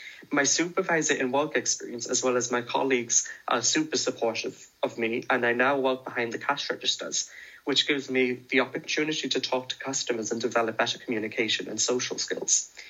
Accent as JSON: {"language": "English", "town": "Waterford", "region": "Munster", "country": "Ireland", "said": "I'm 18 years old and I'm from Waterford."}